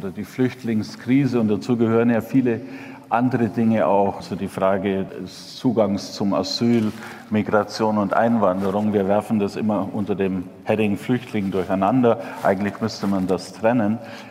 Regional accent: East Germany, Germany; jetzt spreche ich sozusagen als Ossi, ne?

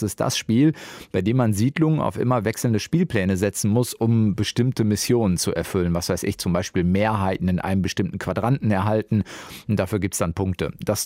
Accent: North Rhine-Westphalia, Germany; ich komme schließlich aus dem Ruhrgebiet

